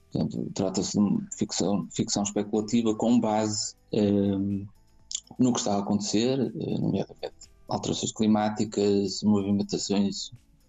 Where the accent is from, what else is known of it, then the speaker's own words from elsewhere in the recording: Portugal; eu uso obviamente mais português, porque sou português